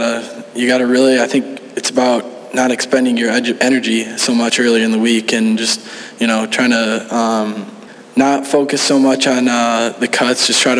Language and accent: English; Chicago, Illinois, United States; having these tournaments at home, it's pretty nice, honestly.